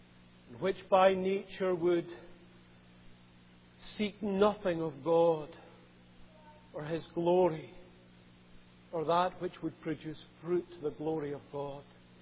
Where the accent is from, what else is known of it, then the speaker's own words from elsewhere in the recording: Scotland, United Kingdom; as I come from Scotland, that the sun can bake the ground hard.